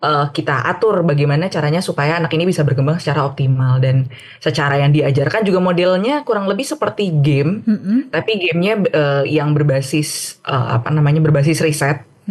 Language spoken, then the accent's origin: Indonesian; Indonesia; karena aku dari Indonesia